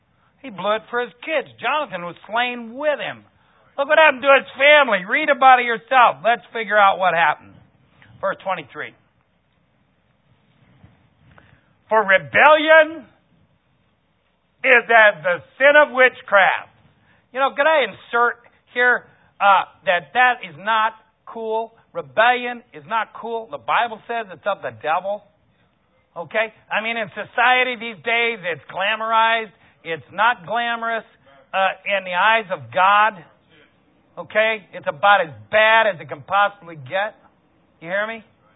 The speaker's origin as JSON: {"language": "English", "country": "Ireland", "said": "I'm Irish, you know."}